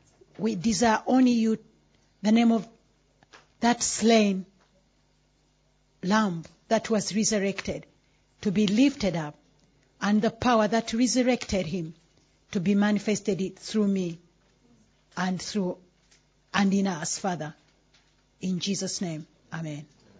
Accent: Uganda; English is a second language; now in United Kingdom; I come from Uganda.

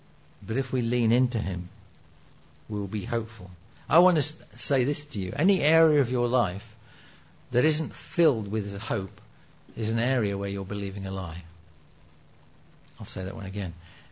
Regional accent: United Kingdom; We could all use a bit more joy. We're too British.

